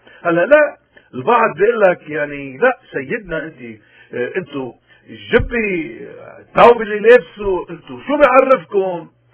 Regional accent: Lebanon; طيب يا خي نحن كلبنانيين بدنا نسأل هذا الإنسان

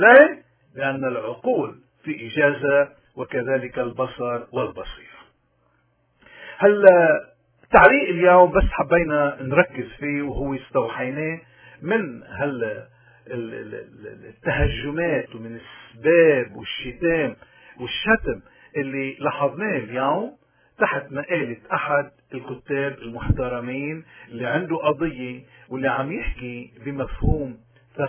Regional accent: Lebanon; إذا نحن كلبنانيين كشعب، هل ممكن الخلاص نحن لوطننا يجي عن طريق مجموعة مثل مجموعة عون

